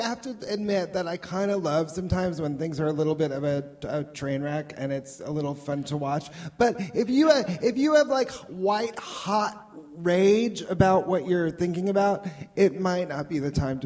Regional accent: California, United States; I guess I'm from Southern California, so back in Los Angeles when I was trying to get work I thought I was an actor.

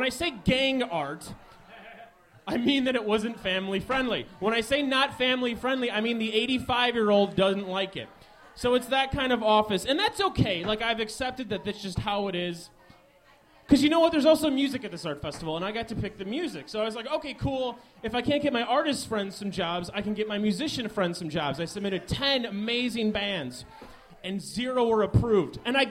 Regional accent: United States; You know why? Because I'm from America.

